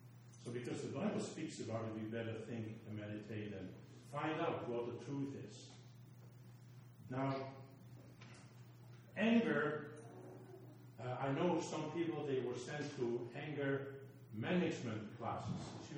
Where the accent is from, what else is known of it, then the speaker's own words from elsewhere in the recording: Netherlands; English is a second language; Very fortunately, I was growing up in Holland.